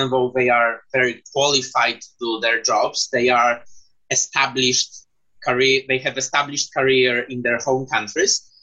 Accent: Poland; English is a second language; I'm from Poland, so I can have as many citizenships as I want to, the same in the UK. That's why I have dual citizenship, British and Polish.

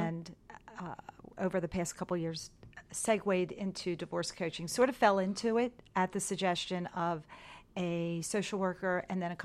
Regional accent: Baltimore, Maryland, United States; No, I'm from Baltimore, Maryland.

